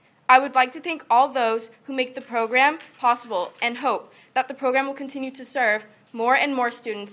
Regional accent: Washington, District of Columbia, United States; I'm a senior at Georgetown Visitation. I was born and raised in Washington, D.C. 20 years ago, both of my parents emigrated to the U.S. from Ethiopia.

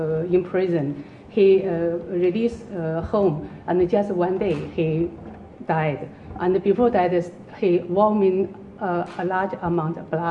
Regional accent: Bangladesh; English is a second language; I am from Bangladesh

